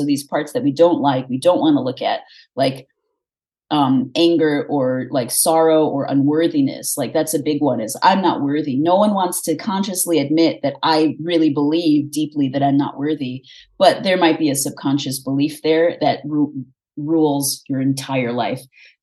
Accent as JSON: {"language": "English", "region": "California", "country": "United States", "tie": "born there", "said": "I was born in California"}